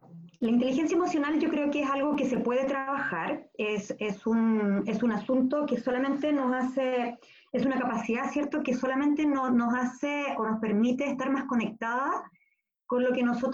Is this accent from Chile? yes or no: yes; Chile; soy de Chile. Mi apellido es un apellido indígena que significa lugar de cóndores.